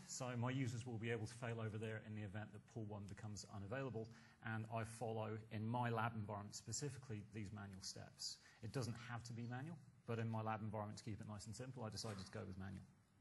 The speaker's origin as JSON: {"language": "English", "region": "Scotland", "country": "United Kingdom", "said": "As a Scotsman, I am hoping that we eventually get our own top-level domain of .mac"}